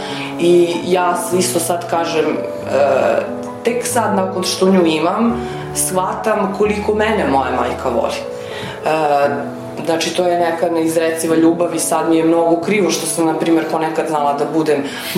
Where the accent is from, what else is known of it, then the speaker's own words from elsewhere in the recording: Vršac, Vojvodina, Serbia; now in Bela Crkva, Serbia; Ja sam rodom iz Vršca, da izuzmem onih 5 godina koje sam provela studirajući u Beogradu. Nakon udaje, točnije, ja sam počela da živim sa suprugom pre 9 godina, prešla sam da živim u Belu Crkvu.